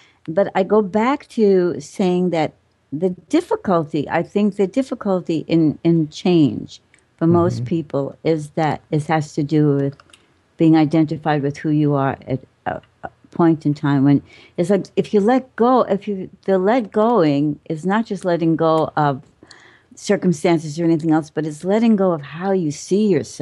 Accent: New York, United States; born there; I was born in New York.

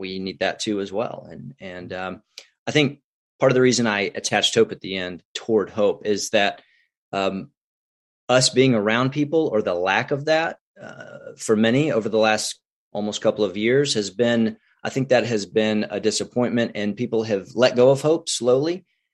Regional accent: Tomball, Texas, United States; Yeah, I grew up, I'm a Texas boy. So I grew up near Houston, Tomball, Magnolia, Woodlands area. So just basically Houston, if you don't know where that is.

